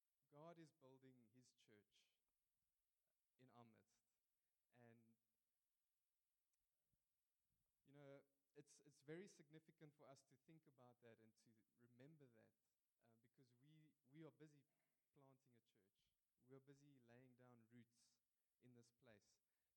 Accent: Bloemfontein, Free State, South Africa; now in Paarl, South Africa; All the years that I've been married, I've lived in Paarl. So Paarl is a good place. And I'm originally from Bloemfontein, although my Afrikaans is nie so suiwer nie.

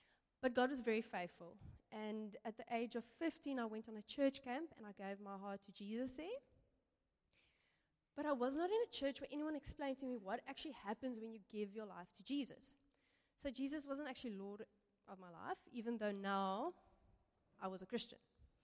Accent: Pretoria, Gauteng, South Africa; also born or lived in Port Elizabeth / Mafeking; I was born in Belleville, Rock City, and from there we moved to Port Elizabeth, then we moved to Pretoria, from Pretoria to Mafeking, back to Pretoria, and I started my high school career in Pretoria.

